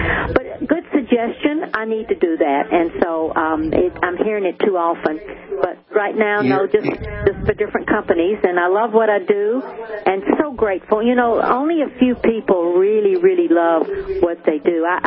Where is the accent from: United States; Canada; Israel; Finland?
United States; Tennessee; I was raised in Tennessee in poverty